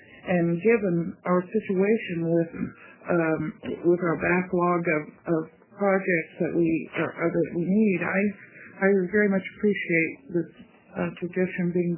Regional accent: Oklahoma, United States; but my home state is Oklahoma, and I can tell you that the turnpikes there are well used

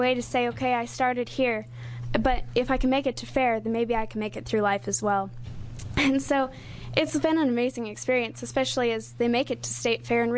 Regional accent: Oregon, United States; I'm from Yamhill County.

